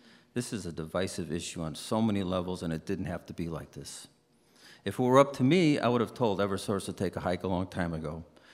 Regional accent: Vermont, United States; I, for one, will vacation in my home state of Vermont or to travel to Maine.

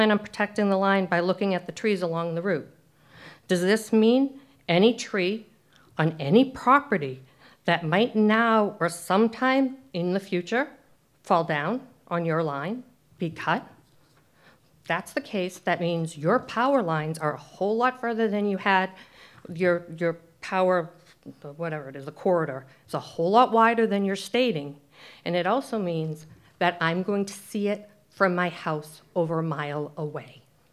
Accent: Deerfield, United States; I'm from Deerfield.

